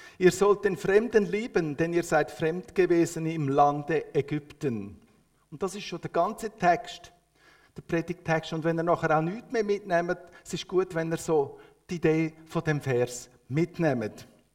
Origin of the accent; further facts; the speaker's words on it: Switzerland; dass wir als Schweizer alle Immigranten sind